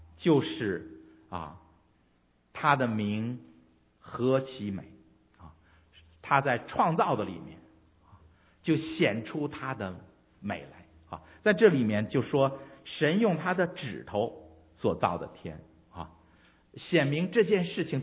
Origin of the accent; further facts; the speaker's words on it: China; 所以咱们中国人说一将功成万骨枯啊